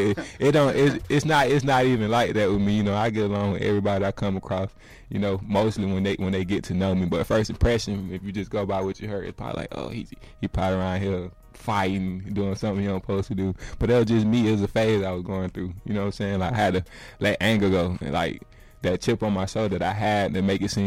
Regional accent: Pensacola, Florida, United States; I'm from Pensacola, Florida, little small town. You know, it's kind of rough

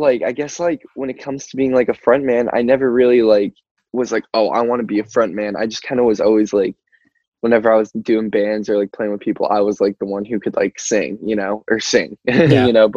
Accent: Albany, New York, United States; me and Gabe both had, like, a pretty suburban upbringing, and you know, I love it there. Like, it definitely is, like, you know, my hometown

